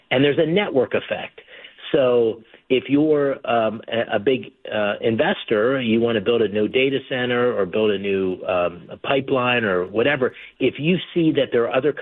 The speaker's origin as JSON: {"language": "English", "region": "Pennsylvania", "country": "United States", "tie": "born or raised there", "said": "the people where I grew up in Columbia County"}